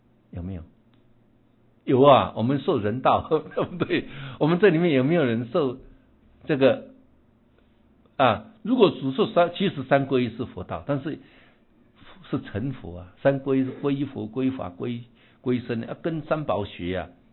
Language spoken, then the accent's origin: Chinese; China; 你看我们中国人蛮聪明的啊！